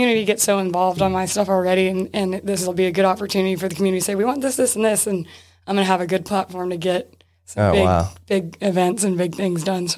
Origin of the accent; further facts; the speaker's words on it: Neptune Beach, Florida, United States; born there; So I was born in Neptune Beach in Florida. So I feel like a sea turtle.